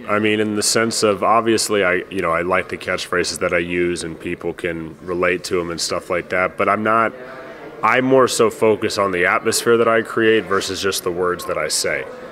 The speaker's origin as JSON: {"language": "English", "country": "United States", "said": "I mean, listen, I love being American."}